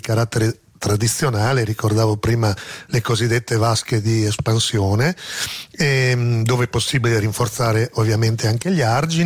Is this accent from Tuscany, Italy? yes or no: no; Emilia-Romagna, Italy; Sì, sono emiliano.